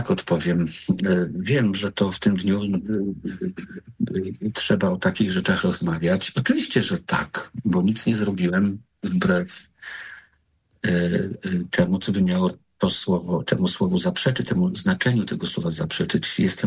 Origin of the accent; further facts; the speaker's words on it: Choszczno, West Pomeranian Voivodeship, Poland; born there; also born or lived in Barlinek / Szczecin / Poznań; Po pierwsze, tam, gdzie się urodziłem, w Choszcznie, potem się uczyłem w Barlinku, potem studiowałem w Szczecinie, potem pracowałem w Poznaniu